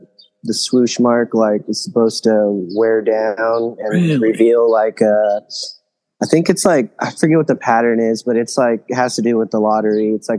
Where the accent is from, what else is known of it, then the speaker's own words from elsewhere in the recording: San Antonio, Texas, United States; What was it like growing up in San Antonio? Growing up was pretty cool here in San Antonio. I like grew up on two sides of the town. So, like, for the first like 8 years of my life, I lived on the west side of San Antonio